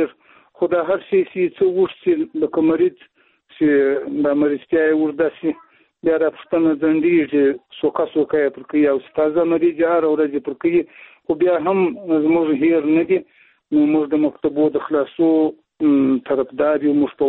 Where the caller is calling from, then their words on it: Zabul, Afghanistan; د زابل ولایت شاجیل ولسوالۍ سره په اړیکه کیم.